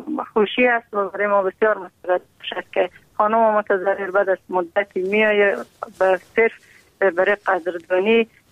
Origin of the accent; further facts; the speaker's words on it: Afghanistan; فقط چون ما افغان هستیم همیشه خود به خداوند میسپاریم